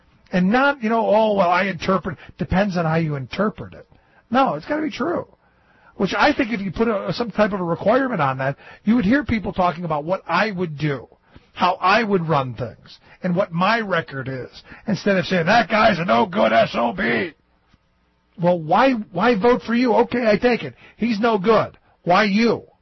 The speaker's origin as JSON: {"language": "English", "town": "Cleveland", "region": "Ohio", "country": "United States", "tie": "born or raised there", "said": "half an hour east of my hometown of Cleveland"}